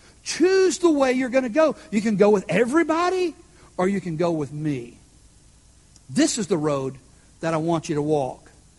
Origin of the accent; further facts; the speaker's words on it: Texas, United States; I know, we're Texan, but envision what you see on TV.